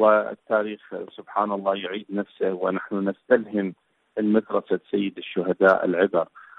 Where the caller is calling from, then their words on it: Iraq; من العراق.